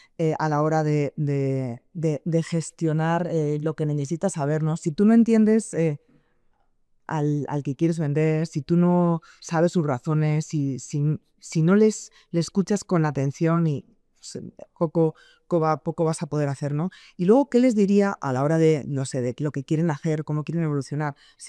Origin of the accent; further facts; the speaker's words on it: Spain; moved away as an adult; now in Mexico; Yo pues llevo en el país 4 años, en este maravilloso país que adoro, México. Me vine de España